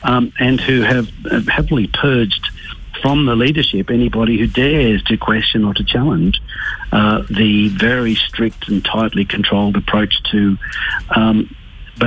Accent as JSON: {"language": "English", "country": "Australia", "said": "You know, we're American allies. We are culturally quite similar to the United States. We speak the same language."}